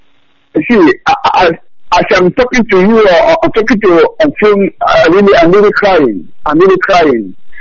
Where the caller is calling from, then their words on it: Malaysia; I'm calling from Malaysia.